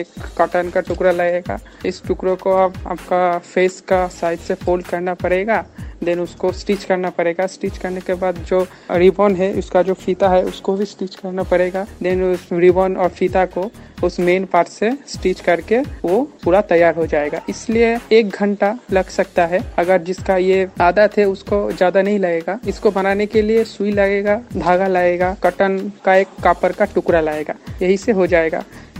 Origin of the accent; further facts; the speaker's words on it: West Bengal, India; हम वेस्ट बंगाल बीरभूम से बिलोंग करते हैं।